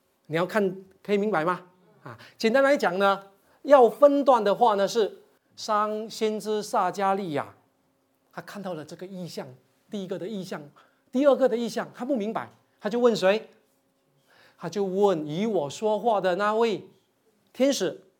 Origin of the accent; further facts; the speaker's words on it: Taiwan; 这个番石榴树不是我们台湾人的芭乐啊